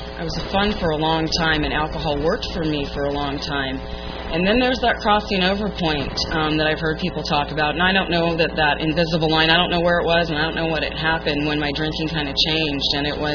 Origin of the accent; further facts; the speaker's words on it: Boulder, Colorado, United States; I'm from Boulder, Colorado, originally, and you know, there's not really a lot to do in the winter